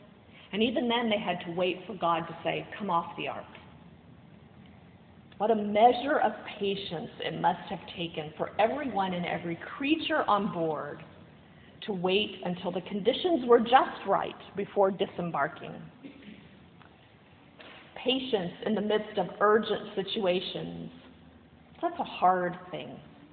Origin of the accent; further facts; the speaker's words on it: the South, United States; accent: southern; My southern accent's back, so I'm working on that.